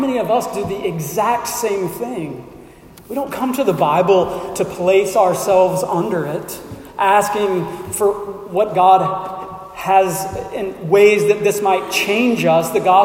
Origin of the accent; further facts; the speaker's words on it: Shreveport, Louisiana, United States; I'm from Shreveport. I live in Wilkinson.